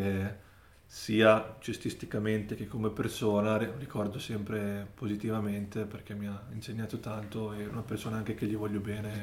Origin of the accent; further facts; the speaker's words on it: Domodossola, Piedmont, Italy; io vengo da Domodossola, un paesino di montagna